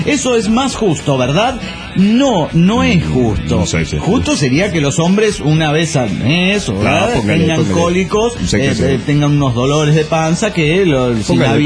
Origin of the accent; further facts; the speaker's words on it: Quito, Pichincha, Ecuador; de Quito, Ecuador.